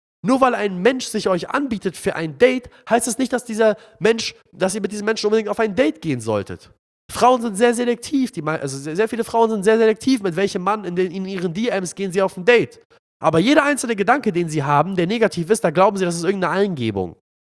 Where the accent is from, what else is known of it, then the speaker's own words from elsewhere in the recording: Palestine; now in Hamburg, Germany; Fahr mal in mein Heimatland, Palästina, und kämpf mal für die Freiheit.